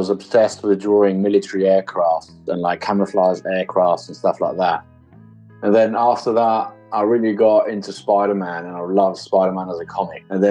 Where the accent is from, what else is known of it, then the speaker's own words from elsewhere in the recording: Corinth, Peloponnese, Greece; I'm bilingual because my mom's from London, she's English, and my dad's from Greece. So I grew up in Greece and then quite a small town near Athens called Corinthos.